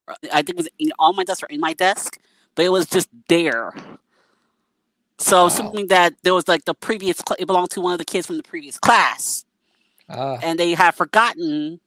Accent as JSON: {"language": "English", "town": "New York City", "region": "New York", "country": "United States", "said": "New York City. I don't want to specify any more than the city."}